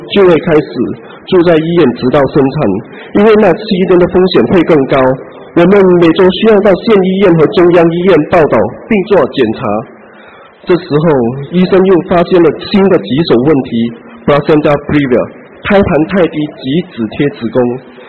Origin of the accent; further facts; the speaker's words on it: Malaysia; 我是来自马来西亚